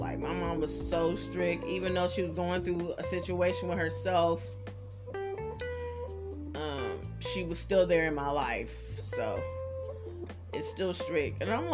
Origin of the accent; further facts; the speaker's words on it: Oakland, California, United States; also born or lived in Richmond; I was born in Oakland, Kaiser, 1987, July the 7th at 11 a.m., so when I say I'm from Oakland, I'm really from Oakland. I was born out there and raised a little bit in Oakland. Then we moved to Richmond